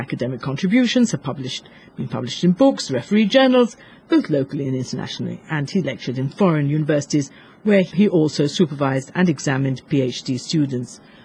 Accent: England, United Kingdom; now in Malta; When I was young, I was brought up in England, and although my parents were linguists, we were brought up monolingual. So it was English, English, and more English.

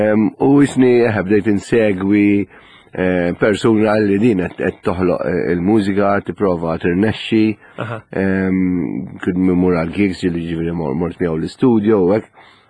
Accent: Cottonera, South Eastern Region, Malta; Il-Kottonera.

